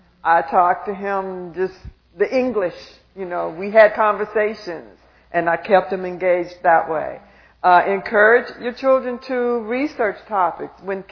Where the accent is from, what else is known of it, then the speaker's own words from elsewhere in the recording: Tennessee, United States; I'm from Tennessee.